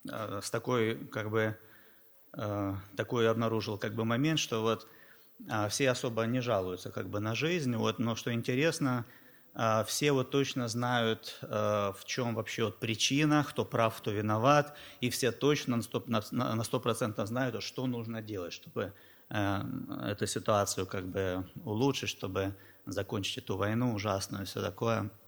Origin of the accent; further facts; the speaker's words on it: Mariupol, Donetsk Oblast, Ukraine; Как вы знаете, я насчет с Украины, причем не просто с Украины, а именно с Донецкой области, из города Мариуполя, что на самом юге Донецкой области.